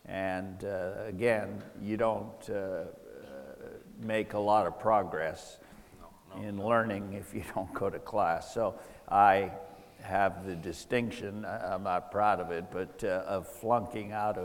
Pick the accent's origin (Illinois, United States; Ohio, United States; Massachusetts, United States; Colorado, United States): Massachusetts, United States; So when I grew up in Massachusetts, my whole youth was spent with my parents commuting, taking me all over Massachusetts to play in various rinks, various teams.